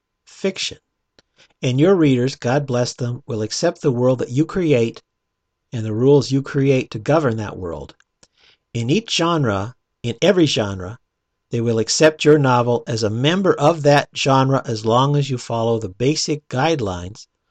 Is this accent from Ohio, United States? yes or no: no; Iowa, United States